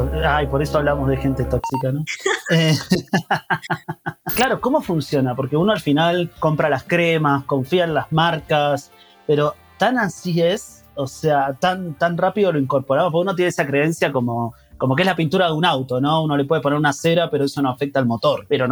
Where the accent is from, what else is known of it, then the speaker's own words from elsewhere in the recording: Argentina; Que es como en Argentina decimos el banco del colegio, ¿no?